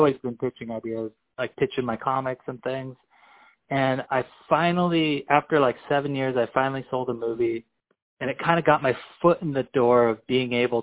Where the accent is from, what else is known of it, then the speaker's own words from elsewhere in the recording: California, United States; Yeah, I was born in 1981. I grew up in Orange County.